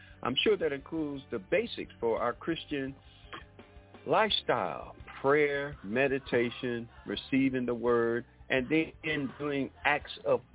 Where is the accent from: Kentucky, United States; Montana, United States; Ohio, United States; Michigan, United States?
Michigan, United States; Detroit; I grew up on … Of course, I'm from Detroit.